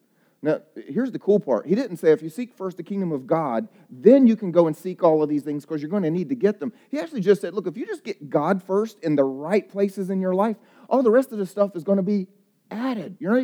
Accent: the South, United States; I got married when I was a missionary, so she's from Eastern Europe, and I'm from the South, and we couldn't be more different.

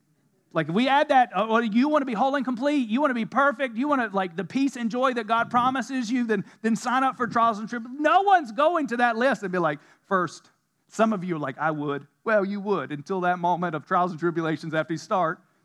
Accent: United States; and I'm American, I vote and I want certain things.

